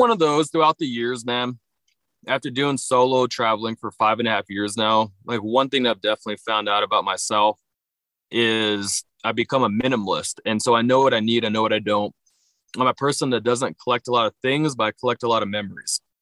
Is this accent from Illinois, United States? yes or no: no; Oxnard, California, United States; No. So growing up, I actually grew up in Oxnard. I just tell people Ventura County.